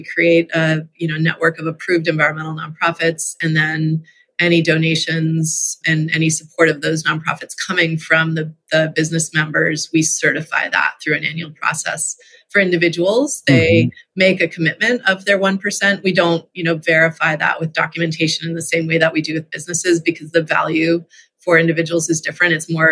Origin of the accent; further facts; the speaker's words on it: Massachusetts, United States; Well, I grew up outside of Boston, you know, within like metro Boston. So, you know, we had a yard, but it wasn't like wilderness.